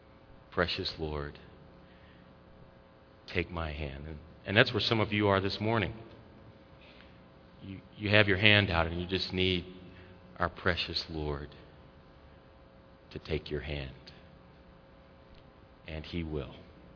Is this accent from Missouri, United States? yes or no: yes; St. Louis, Missouri, United States; was playing in my hometown of St. Louis